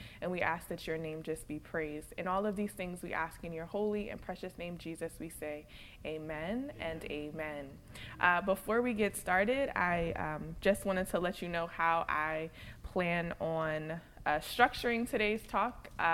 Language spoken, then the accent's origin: English; Cherry Hill, New Jersey, United States; also born or lived in Princeton; I am a Jersey girl to the bone. I was born and raised in New Jersey. I grew up in South Jersey, Cherry Hill area, and then around middle school, I moved to Princeton, and so I have been here most of my life.